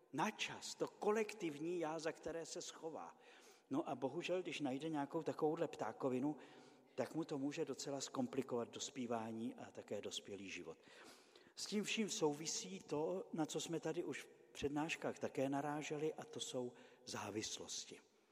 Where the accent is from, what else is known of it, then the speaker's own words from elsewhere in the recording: Malý Beranov, Vysočina Region, Czechia; když já jsem dospíval, tak v obci, kde jsem se narodil v Malém Beranově